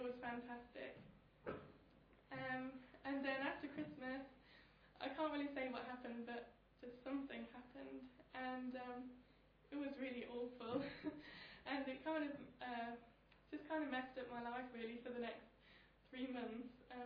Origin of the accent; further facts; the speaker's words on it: East Midlands, United Kingdom; now in Gloucester, United Kingdom; I'm 21. I'm in my second year at Redcliffe, and I'm originally from Leicestershire. I grew up on a farm with my mum and my dad.